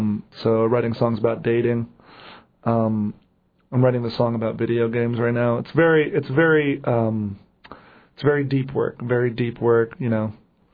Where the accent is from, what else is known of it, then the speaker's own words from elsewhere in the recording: New Jersey, United States; also born or lived in New York City; now in Los Angeles, United States; I grew up in the East Coast of New Jersey. I was in New York City doing stand-up for about 7 years, and then I've been in L.A. for about 2.5 years.